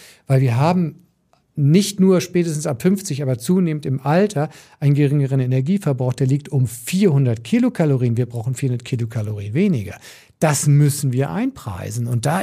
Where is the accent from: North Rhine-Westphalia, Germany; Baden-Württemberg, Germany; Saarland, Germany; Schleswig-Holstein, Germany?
Schleswig-Holstein, Germany; also born or lived in Hamburg; Ich bin Holsteiner, Hamburger. Tatsächlich bin ich auch mit Fisch halt groß geworden.